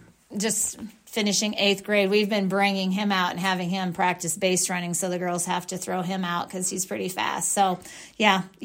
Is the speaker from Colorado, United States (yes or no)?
no; Audubon, Iowa, United States; her mom and I grew up in Audubon together